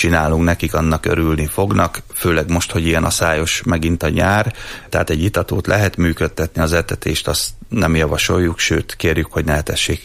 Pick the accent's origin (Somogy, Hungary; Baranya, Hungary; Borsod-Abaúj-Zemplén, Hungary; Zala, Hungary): Borsod-Abaúj-Zemplén, Hungary; Miskolc; én itt Miskolcon az Avason nőttem fel, tehát annyira nem természetbarát hely, de azért végül is zöld rész